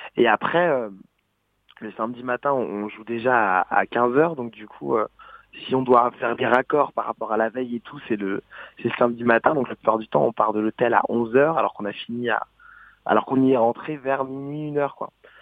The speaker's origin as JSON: {"language": "French", "region": "Brittany", "country": "France", "said": "Je suis breton en fait"}